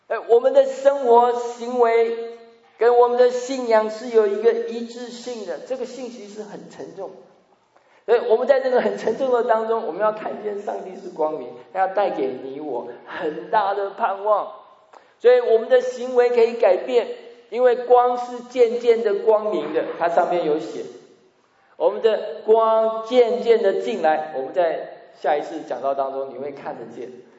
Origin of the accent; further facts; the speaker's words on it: China; 我们从中国来的可能就会这样想